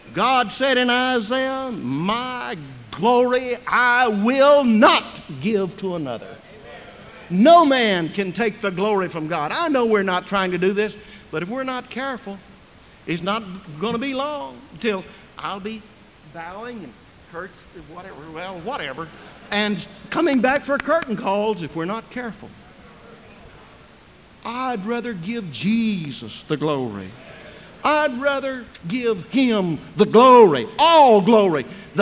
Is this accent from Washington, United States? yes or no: no; Fort Worth, Texas, United States; I was in Fort Worth, my hometown, this past summer, and visited one of the churches there.